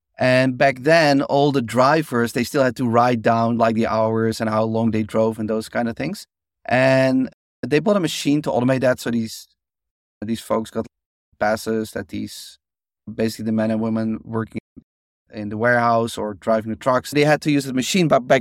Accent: Netherlands; so I grew up in Holland, but there was like this Dutch guy who wrote programming books for children.

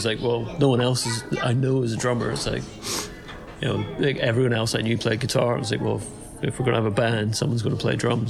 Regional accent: Northern Ireland, United Kingdom; coming from Northern Ireland

